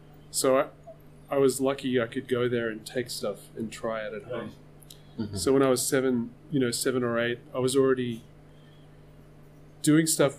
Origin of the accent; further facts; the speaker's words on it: Australia; but I grew up in Australia, and I was very lucky.